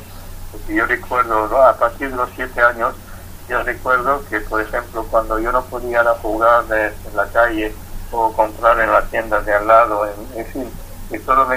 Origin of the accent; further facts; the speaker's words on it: Germany; cuando ella me preguntó sobre mi infancia en Alemania con mis padres